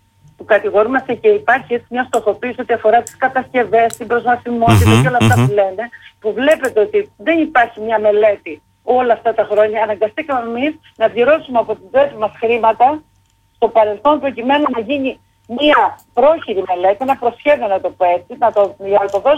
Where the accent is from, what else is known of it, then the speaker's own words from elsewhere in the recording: Heraklion, Crete, Greece; Δεν θέλω η πόλη μου να είναι κάτι ξεχωριστό. Να είναι ένα προορισμό από αυτό που σα είπα προηγουμένω, που και οι ντόπιοι αλλά και οι τουρίστε θα λένε πάμε στο Ηράκλειο